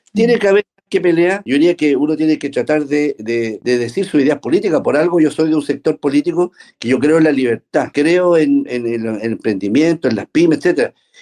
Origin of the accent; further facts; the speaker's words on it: Antofagasta, Chile; Yo soy del norte, conozco la salitrera, conozco los salares, soy de Antofagasta, donde está el litio.